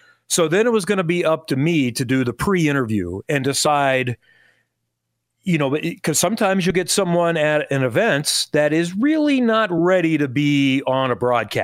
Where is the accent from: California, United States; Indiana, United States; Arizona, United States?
Indiana, United States; So, I'm from the Ben Davis area. I'm not from Kokomo or Franklin or other parts. I grew up in a diverse background